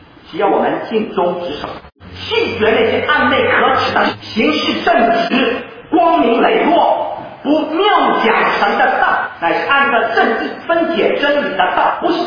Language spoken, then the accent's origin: Chinese; China; 我们中国人吃臭豆腐啊，吃习惯了，臭的也是香，变成香豆腐